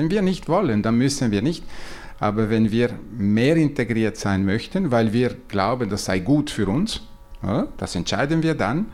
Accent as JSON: {"language": "German", "region": "Ticino", "country": "Switzerland", "said": "ich komme aus dem Tessin, das ist enorm."}